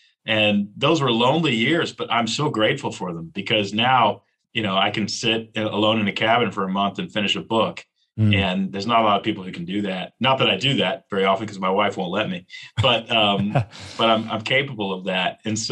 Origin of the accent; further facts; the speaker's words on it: Texas, United States; we grew up hard. I won't lie. We grew up in south of Houston, Texas